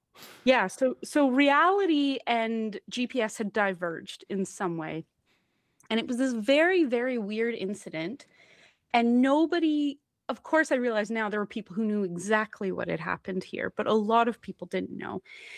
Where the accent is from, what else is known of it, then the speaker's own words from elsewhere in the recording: Calgary, Alberta, Canada; I can't drive, and I'm from Calgary, Alberta, so I'm from a place not so different than your listeners.